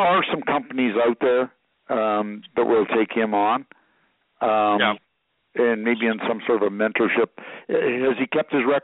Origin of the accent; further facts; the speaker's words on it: Canada; So being a Canadian and getting your own authority is not, you know, it's not all it's cut out to be